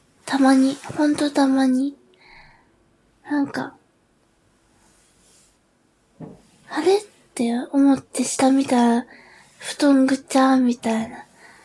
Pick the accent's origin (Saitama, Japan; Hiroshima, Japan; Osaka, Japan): Hiroshima, Japan; 出身地は、広島県です。